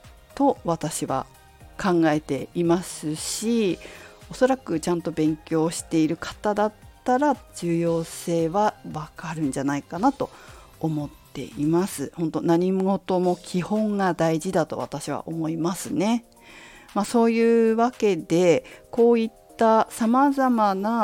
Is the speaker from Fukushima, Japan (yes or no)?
yes; Fukushima, Japan; 私ね福島市出身、福島県福島市出身なんですけど、イントネーションないんですよあんまり。